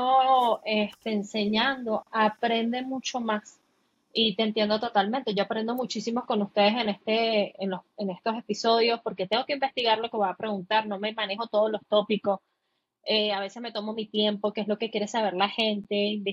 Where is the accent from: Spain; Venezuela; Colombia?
Venezuela; o por lo menos en Venezuela, en mi país, no sé cómo es en México